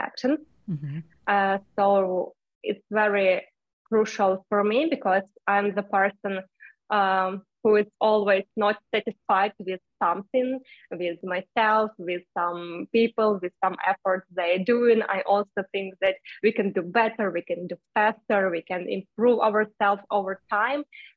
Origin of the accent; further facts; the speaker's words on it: Ukraine; English is a second language; it will be impossible to build life in my home country in Ukraine, for me, for my family, for my colleagues, for my friends